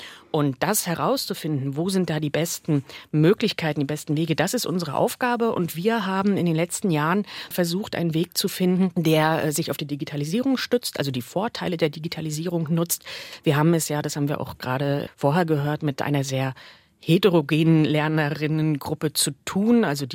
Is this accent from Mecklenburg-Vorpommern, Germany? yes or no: yes; Mecklenburg-Vorpommern, Germany; Bei uns in Mecklenburg-Vorpommern gibt es viele, die sagen, nee, Moin, das kommt aus dem Westen, das sagen wir hier nicht.